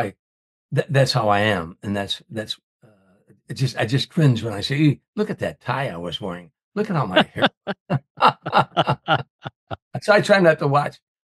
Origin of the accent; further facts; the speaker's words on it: Chicago, Illinois, United States; You're working in the cold and the bitter cold and all the hardships you go through as a Chicagoan.